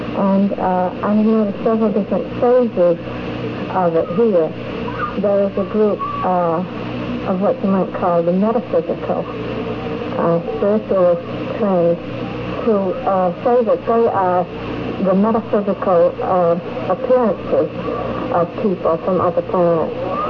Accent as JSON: {"language": "English", "town": "Westfall", "region": "Rhode Island", "country": "United States", "said": "I'm from Westfall at Rhode Island."}